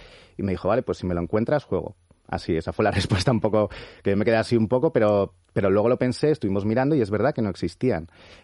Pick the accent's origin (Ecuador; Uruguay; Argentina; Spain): Spain; León, Castile and León; now in Madrid, Spain; estamos entre León y Madrid, porque yo soy leonés